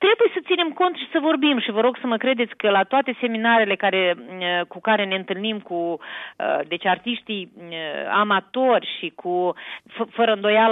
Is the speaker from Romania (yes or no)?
no; Ialoveni District, Moldova; de la Ruseștii Noi, un sat care e peste deal de satul meu natal, Toată lumea din zona din Valea Botnii, de unde vin eu